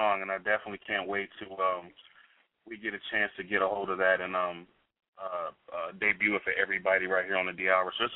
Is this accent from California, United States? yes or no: no; Chicago, Illinois, United States; now in Arizona, United States; Well, you know, I'm from Chicago, so I'm used to it. I'm used to the cold.